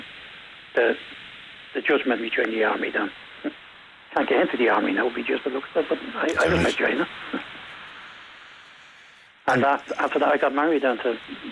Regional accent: Tullamore, County Offaly, Ireland; born there; I know I was born in Tullamore in a hospital down there.

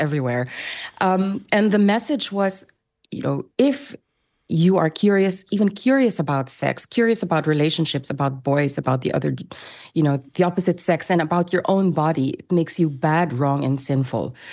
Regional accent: Philippines; So I grew up in the Philippines, and it's extremely conservative, extremely Catholic.

